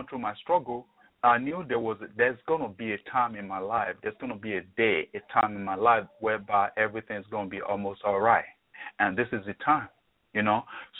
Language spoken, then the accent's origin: English; Warri, Delta, Nigeria; born there; I was born in Nigeria, Warri City in Nigeria. It's one of the oil-producing city in Nigeria, Midwest Nigeria, the River Rhine.